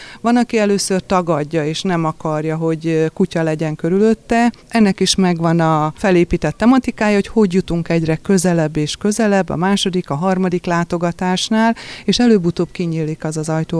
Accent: Nyíregyháza, Szabolcs-Szatmár-Bereg, Hungary; mi nyíregyháziak vagyunk, tehát akik Nyíregyházán itt dolgozunk, mi nyíregyháziak vagyunk

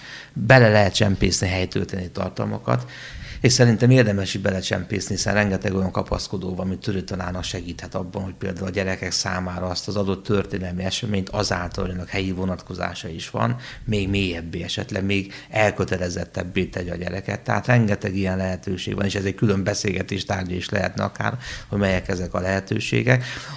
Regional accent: Nyírbogdány, Szabolcs-Szatmár-Bereg, Hungary; hiszen én nyírbogdányi származású vagyok

